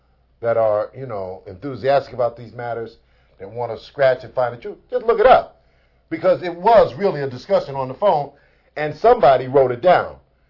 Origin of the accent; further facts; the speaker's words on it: New York, United States; I'm from New York, so he's talking about my stuff, all right?